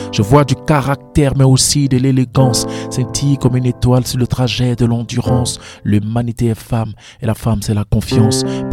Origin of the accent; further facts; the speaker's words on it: Burkina Faso; Je suis burkinabé.